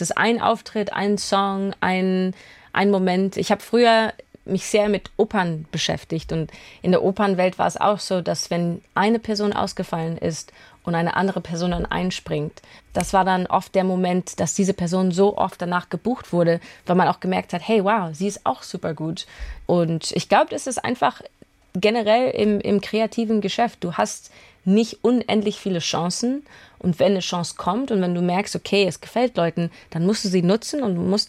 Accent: Canada; accent: Canadian; Pass her bin ich deutsch-britisch, aber jetzt kommt die Schwierigkeit. Ich bin in Kanada aufgewachsen und habe einen kanadischen Akzent.

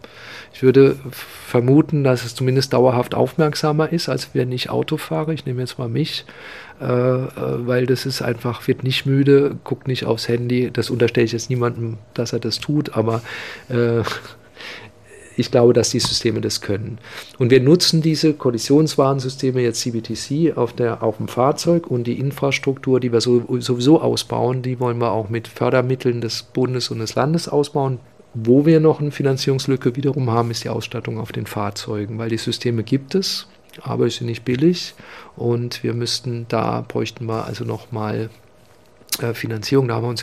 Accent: Karlsruhe, Baden-Württemberg, Germany; Und wir sehen uns als Karlsruher immer innovat

